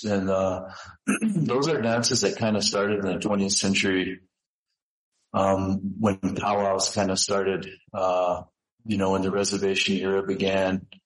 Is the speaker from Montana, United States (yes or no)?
yes; Crow Agency, Montana, United States; growing up in Crow Agency, it was always hot. It's always been hot there.